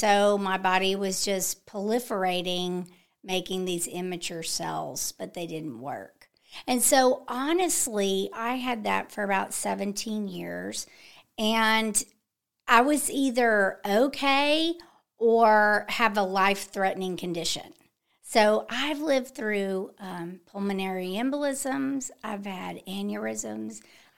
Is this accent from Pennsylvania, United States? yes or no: no; Baytown, Texas, United States; Okay. Well, I'm from Baytown.